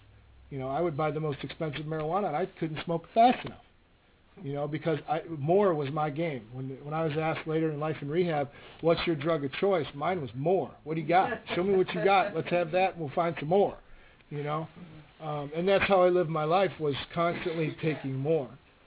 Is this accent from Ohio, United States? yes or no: no; Chicago, Illinois, United States; But growing up in Chicago, I started with marijuana and obviously the drinking.